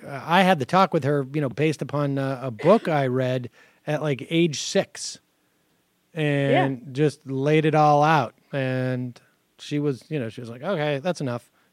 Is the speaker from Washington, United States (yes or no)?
no; Worcester, Massachusetts, United States; But my experience with, you know, growing up in Worcester and having friends in New York is that they were much more comfortable talking to adults than I was.